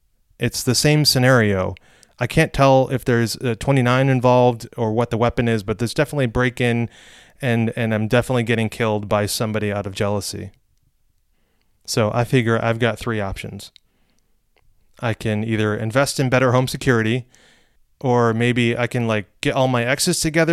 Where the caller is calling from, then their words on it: New York City, New York, United States; I'm calling in from New York City.